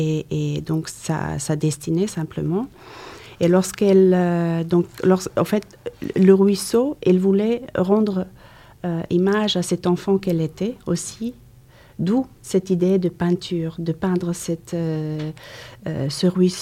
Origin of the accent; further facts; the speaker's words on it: Croatia; French is a second language; moved away as an adult; now in France; lorsque je suis arrivée en France, j'ai parlé très peu le français. Alors, je suis née effectivement en Croatie en 1971. Tout mon parcours scolaire, j'ai effectué tout ce parcours en Croatie.